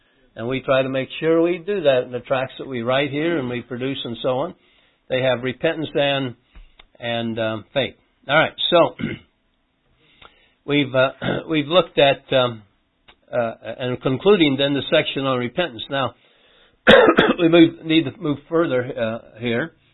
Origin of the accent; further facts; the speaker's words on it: United States; Because I'm a good person? Because I'm American?